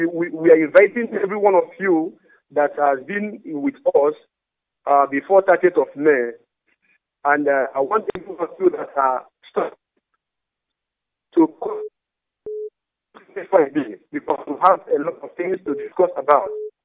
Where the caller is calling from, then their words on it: Dakar, Senegal; I'm calling from Dakar, Senegal.